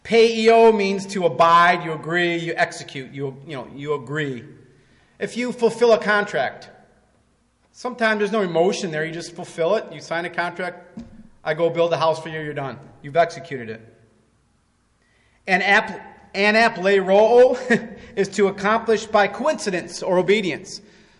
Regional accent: Detroit, Michigan, United States; We're from Detroit Motor City. We always know that.

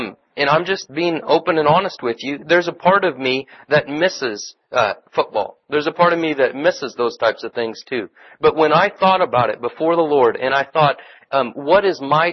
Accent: Lawrence, Kansas, United States; born there; That's my team. I was born in Lawrence, Kansas.

